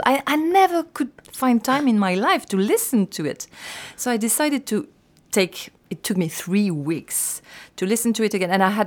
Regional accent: Basque Country, Spain; accent: Basque; English is a second language; There was not only my voice and my Basque accent of that time, but the church bells, the hens in the garden, even the heels of my mother on the tiles

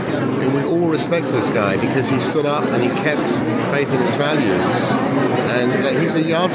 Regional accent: England, United Kingdom; I came here not knowing what to expect, being an Englishman coming to a Czech play, but I just found it moving.

